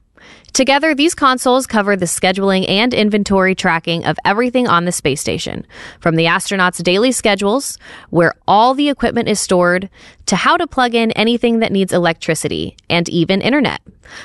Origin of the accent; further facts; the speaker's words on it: Houston, Texas, United States; I'm from Houston as well and had the same experience.